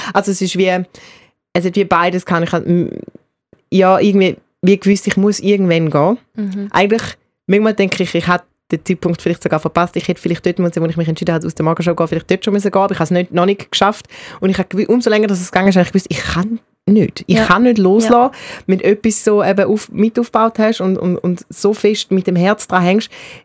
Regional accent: Eastern Switzerland, Switzerland; accent: Eastern Swiss dialect; unseren Dialekt in der Ostschweiz gibt es genau 2 Sender dann noch

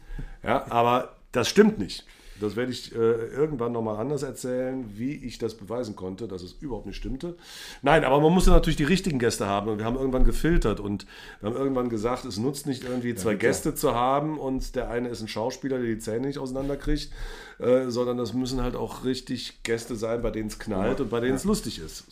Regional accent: Cologne, North Rhine-Westphalia, Germany; mein Botzenburg ist natürlich leider meine Heimatstadt Köln.

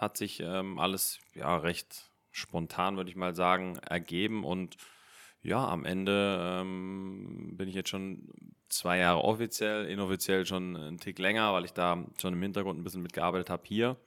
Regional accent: Schrecksbach, Hesse, Germany; VfB Schrecksbach, mein Heimatverein, wo ich groß geworden bin, oder Schrecksbach, wo meine Eltern leben

